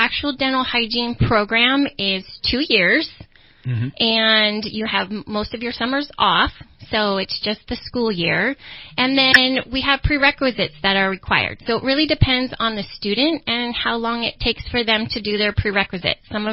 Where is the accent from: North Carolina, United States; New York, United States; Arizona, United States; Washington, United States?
Arizona, United States; I'm from Arizona